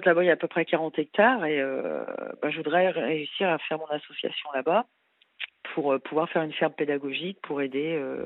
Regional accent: Normandy, France; En fait, j'ai grandi en Sommeville, en région, dans le 76, en Normandie.

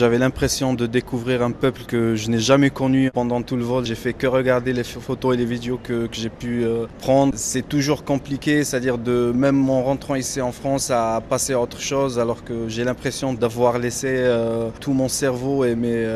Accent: Algeria; pourquoi pas rentrer chez moi en Algérie afin de participer encore plus à la construction de cette nouvelle Algérie.

